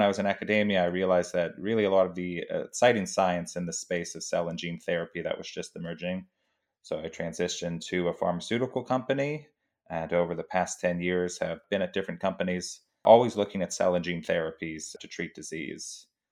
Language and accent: English; Cleveland, Ohio, United States; I grew up in Cleveland, Ohio, an industrial city.